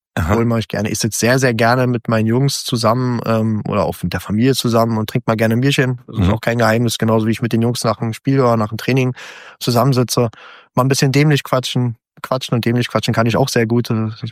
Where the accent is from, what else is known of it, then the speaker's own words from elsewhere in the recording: Berlin, Germany; ich bin im Süden von Berlin groß geworden.